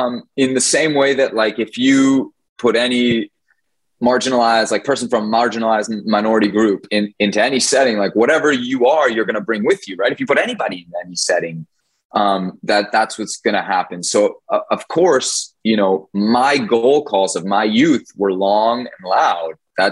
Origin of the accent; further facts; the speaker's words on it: Washington, District of Columbia, United States; You know, I grew up in Washington, D.C. That's super different and mixed than somebody who grew up in El Paso.